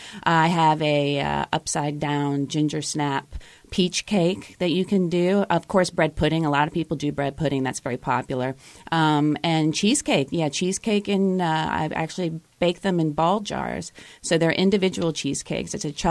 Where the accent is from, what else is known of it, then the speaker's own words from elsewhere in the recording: Richmond, Virginia, United States; I'm originally from West Virginia, yes. So, but I grew up in Richmond for the most part.